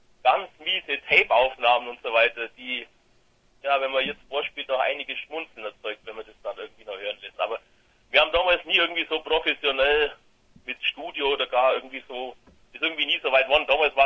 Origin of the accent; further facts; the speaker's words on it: Bavaria, Germany; Ja, aus dem tiefen Bayern. Aus dem tiefschwarzen Bayern, oder immer ganz so schwarzen Bayern. Aus Nähe von Augsburg, so ganz grob mal.